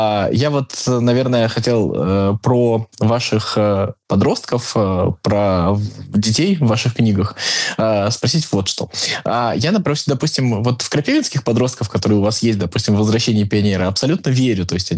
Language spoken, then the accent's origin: Russian; Tolyatti, Samara Oblast, Russia; born there; Я просто родился в Тольятти, и для меня очень много таких флешбеков было про город, который стоит вокруг автозавода